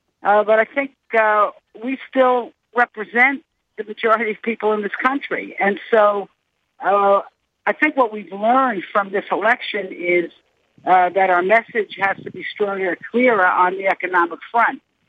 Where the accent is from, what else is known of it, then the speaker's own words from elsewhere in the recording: Florida, United States; accent: a little bit of a northern accent; I'm from Florida. I don't necessarily, which I consider more southern, even though I do have a little bit of a northern accent.